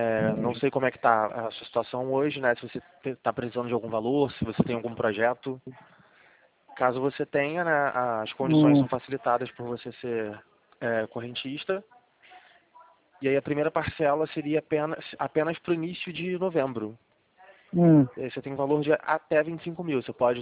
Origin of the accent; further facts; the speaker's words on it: Rio de Janeiro, Brazil; Eu sou do Rio de Janeiro.